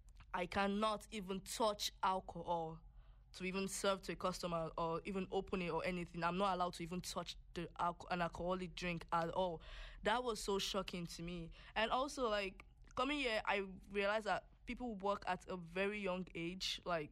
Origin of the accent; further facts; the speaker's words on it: Nigeria; now in Canada; So obviously I'm Nigerian, and coming to Canada was like my first time ever leaving Nigeria, ever.